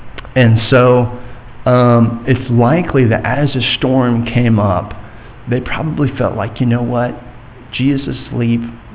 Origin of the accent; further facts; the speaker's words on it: Texas, United States; And yes, I am proudly a Texan.